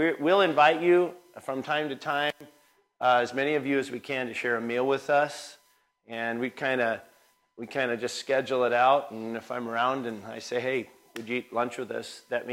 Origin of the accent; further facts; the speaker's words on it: Spokane, Washington, United States; My own journey is that I grew up in Spokane, Washington, where Gonzaga University is.